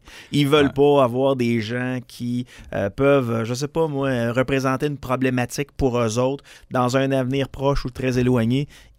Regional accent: Saint-Roch, Quebec, Canada; On est issus de ça, nous autres. On vient de Saint-Roch.

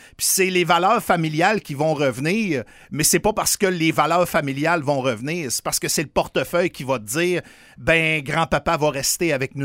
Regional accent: Saint-Fulgence, Quebec, Canada; c'est ma sœur maintenant qui a la maison familiale où on a grandi au Cap Jaseux à Saint-Fulgence.

